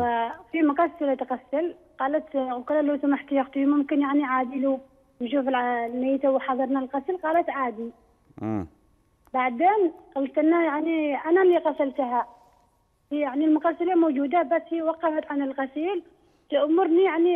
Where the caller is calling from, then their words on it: Saudi Arabia; احنا حضرنا واحده ماتت في عندنا في هنا عندنا في السعوديه